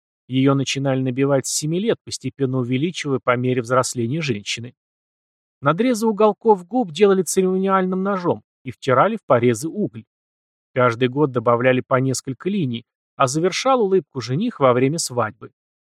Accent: Sakhalin Oblast, Russia; born there; Сам я родился на Сахалине.

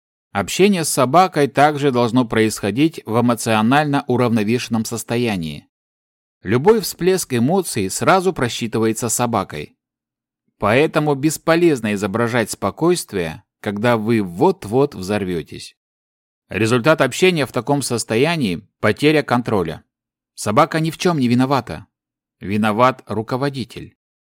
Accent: Yerevan, Armenia; Я родился и вырос в Ереване.

